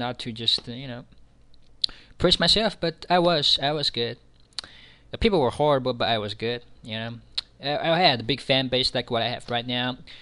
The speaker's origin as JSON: {"language": "English", "country": "Iraq", "said": "I'm not a Chinese. I'm from Iraq. You know, I'm an Iraqi. I'm an Arab. I speak Arabic."}